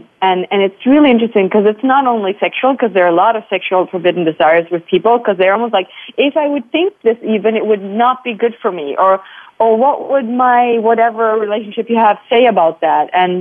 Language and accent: English; Germany; And I grew up in Germany at that point when I was getting in puberty, and it was a lot of boxes, a lot of structures, a lot about being right and appropriate.